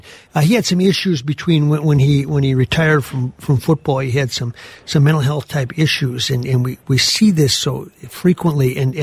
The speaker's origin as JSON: {"language": "English", "town": "Gaylord", "region": "Minnesota", "country": "United States", "said": "he's from Olivia, I'm from Gaylord."}